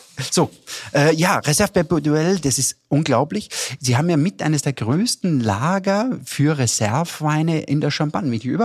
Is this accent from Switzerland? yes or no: no; Styria, Austria; Ich komme ja aus der Steiermark, wie du weißt, gell